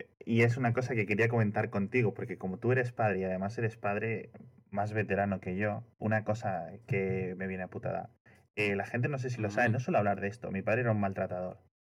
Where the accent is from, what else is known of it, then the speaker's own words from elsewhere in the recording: Castile and León, Spain; now in Madrid, Spain; Nosotros vivimos en Madrid, pero somos de León. De una zona en León que se llama El Bierzo.